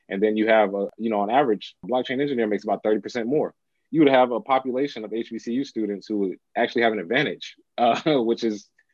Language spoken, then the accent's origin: English; Charlotte, North Carolina, United States; Well, in my hometown of Charlotte, my mom actually runs Innovative Learning.